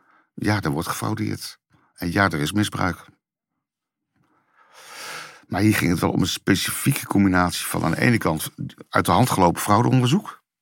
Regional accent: Netherlands; Ja, ik ben een van de Nederlanders die denkt... ik denk in heel mijn journalistieke carrière gaat het over misbruik en oneigenlijk gebruik van sociale voorzieningen.

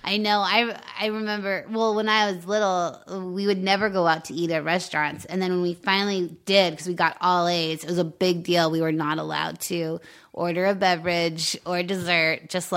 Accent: Longmont, Colorado, United States; By Boulder, Longmont.

